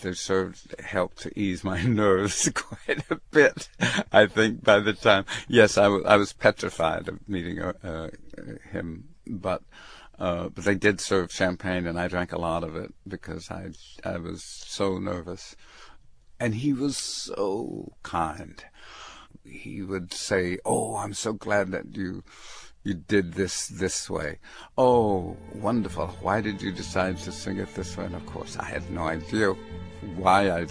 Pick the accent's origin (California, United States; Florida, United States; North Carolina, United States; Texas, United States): California, United States; the whole ambience of the song was exactly my feelings and the way I grew up in the San Francisco area.